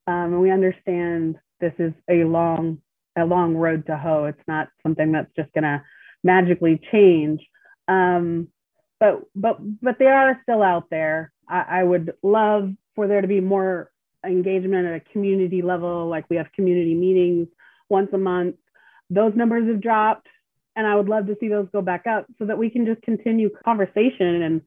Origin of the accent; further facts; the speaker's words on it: Snohomish, Washington, United States; moved away as an adult; also born or lived in Everett / Los Angeles; I was born in Everett, raised in Snohomish. And up until I left here after I graduated from Snohomish High School in 92, this was the only place I'd lived. And I lived in Los Angeles for, well, until 2004.